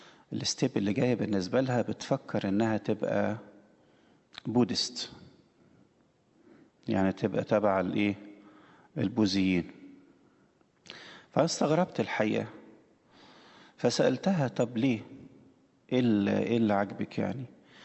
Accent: Egypt; وعرفت إن أنا يعني من مصر وأرثوذكسي وكده،

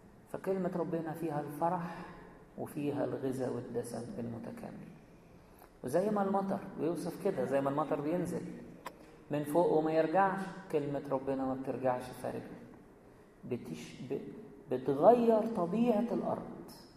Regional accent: Egypt; عندنا في مصر يعني أغلبية الأرض صحاري زي ما أنتم عارفين

